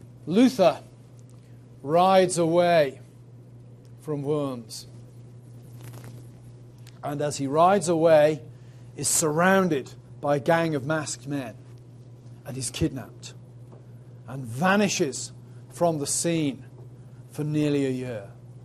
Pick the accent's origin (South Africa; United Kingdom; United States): United Kingdom; England; You know, as an Englishman, I have to watch the Kenneth Branagh, Henry V, St. Crispin's Day speech at least once every year.